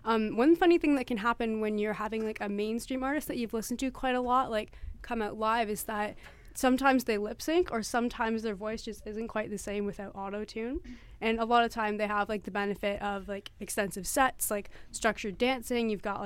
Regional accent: Ontario, Canada; I grew up near Toronto

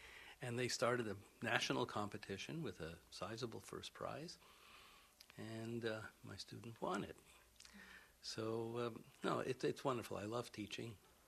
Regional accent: Montreal, Quebec, Canada; I was brought up in Montreal, and at that time, for many people, automatically went to McGill

